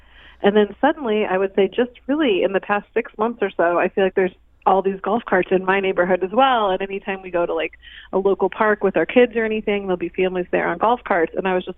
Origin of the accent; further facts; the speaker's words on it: Missouri, United States; I grew up in St. Louis County, like out in the Baldwin area